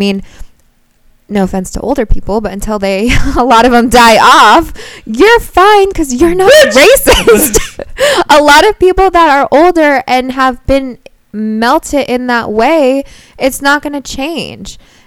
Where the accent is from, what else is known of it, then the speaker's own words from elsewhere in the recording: California, United States; And I think that's really cool about growing up in California.